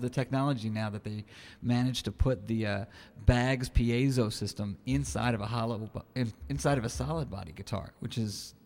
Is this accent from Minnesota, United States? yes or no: no; Hazlet, New Jersey, United States; also born or lived in Red Bank; That's right. Yeah. From Hazlitt, New Jersey. I was born in Red Bank, New Jersey.